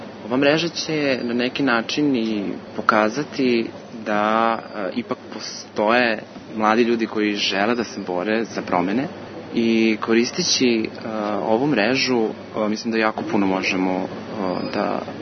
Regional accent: Novi Sad, Vojvodina, Serbia; imam 28 godina, dolazim iz Novog Sada

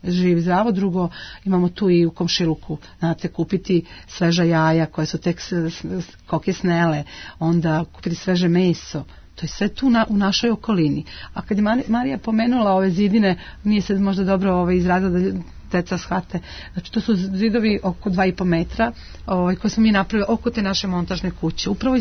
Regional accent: Prizren, Prizren District, Kosovo; Ja sam inače sa Kosova, iz Prizrena, koji je u Kotlini i koji je okružen planinama. I ja sam od svog rođenja, znači, navikla da gledam u zeleno.

